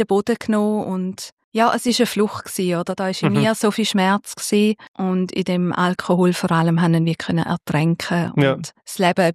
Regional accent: Graubünden, Switzerland; Also aufgewachsen bin ich wirklich als Bauernmädchen in den Bündner Bergen.

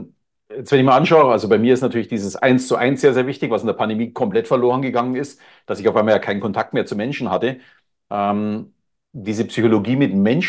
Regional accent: Bavaria, Germany; Ich bin zwar katholisch als Bayer natürlich erzogen worden, also jetzt nicht so als Riesenkirchgänger, aber ich war sogar mal kurzzeitig Ministrant.

